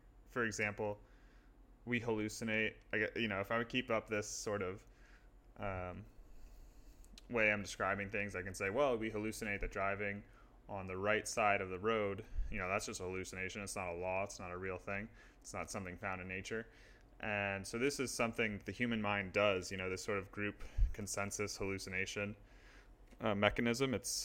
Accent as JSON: {"language": "English", "town": "New York City", "region": "New York", "country": "United States", "tie": "born or raised there", "said": "observation I made growing up in New York City"}